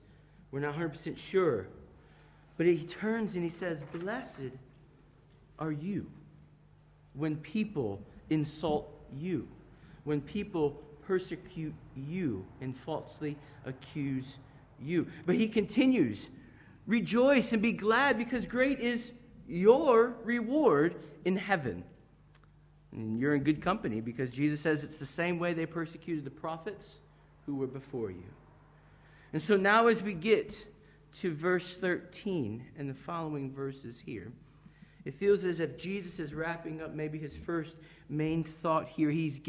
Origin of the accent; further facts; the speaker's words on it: Michigan, United States; I grew up in Michigan in America